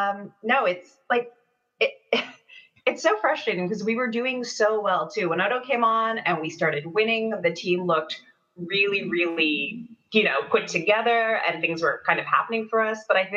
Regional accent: Toronto, Ontario, Canada; accent: Canadian; North America. That's not the same as America. And it's my Toronto accent.

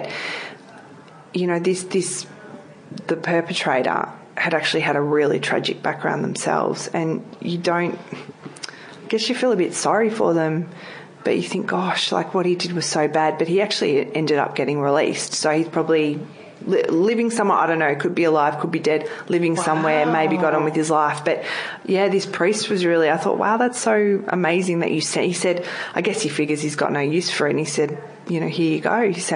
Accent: Ringwood, Victoria, Australia; Like I grew up in Ringwood.

